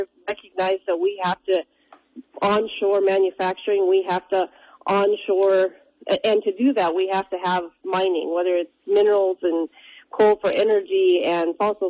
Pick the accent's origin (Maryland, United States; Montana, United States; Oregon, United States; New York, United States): Montana, United States; Malta; I remember as a little person growing up in Malta that at the time it was called the Big Open